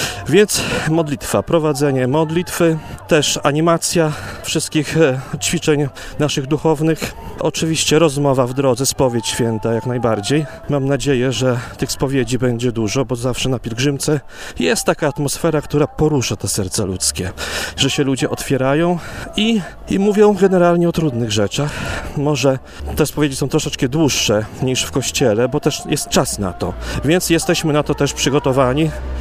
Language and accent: Polish; Podlaskie Voivodeship, Poland; ja pochodzę z Podlasia.